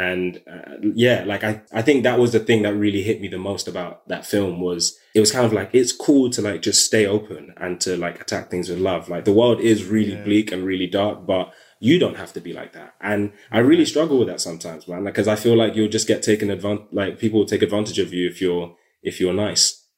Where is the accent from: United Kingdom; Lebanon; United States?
United Kingdom; London; I'm like, I'm from South London.